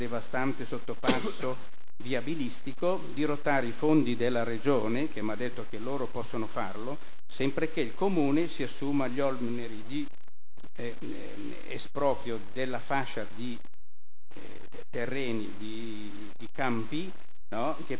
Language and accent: Italian; Milan, Lombardy, Italy; born there; io sono nato a Milano, sono trasferito, sono nato a Porta Cica, a Ticinese. Sono trasferito prima a Niguarda e poi qui 35 anni fa